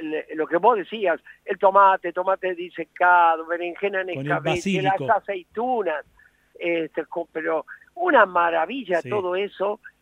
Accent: Boulogne, Buenos Aires Province, Argentina; also born or lived in Barracas; yo nací en Barracas, pero me crié en Boulogne. Sí. En Boulogne, cuando yo fui a vivir ahí, era un lugar muy descampado y había una gran cantidad de italianos.

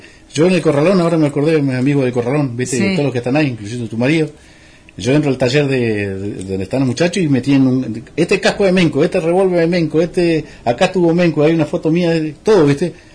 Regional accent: Posadas, Misiones, Argentina; yo estudié en el colegio de Posada en los 6 años. Nací en Posada, hice todo

